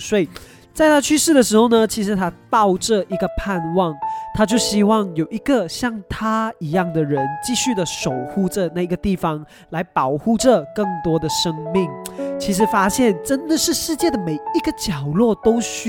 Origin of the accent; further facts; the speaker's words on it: Malaysia; 也是我们马来西亚人时常会挂在嘴边的一个字咯